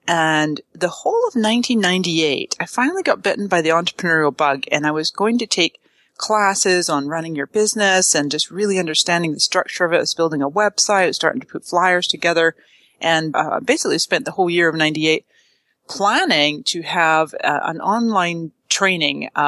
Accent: British Columbia, Canada; also born or lived in Toronto; So I was born in Canada. Just outside Toronto, but my parents are both Scottish. They were both born in Scotland. They met and had their family in Canada. And then when I was two, I moved over to BC with my folks and grew up in a tiny little place

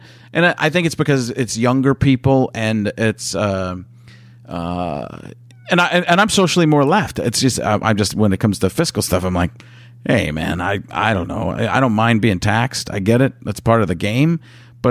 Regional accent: Midwest, United States; And I grew up in the Midwest. And I know what it's like.

